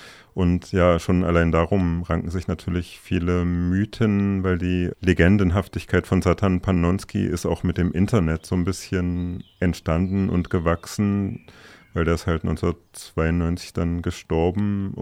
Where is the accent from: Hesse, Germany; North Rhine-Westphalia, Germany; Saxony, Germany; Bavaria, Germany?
Hesse, Germany; Kassel; ich komme aus Kassel und so